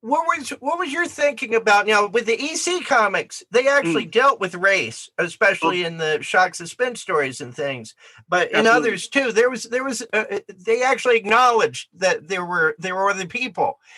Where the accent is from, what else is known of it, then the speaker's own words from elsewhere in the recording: Southern United States, United States; That run, for me, changed probably growing up as a Southerner.